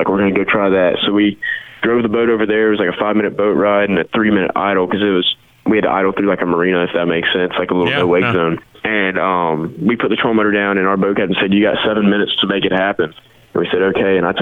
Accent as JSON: {"language": "English", "region": "Alabama", "country": "United States", "said": "we're from the Coosa River in Alabama, and you fish shallow probably 85% of the season."}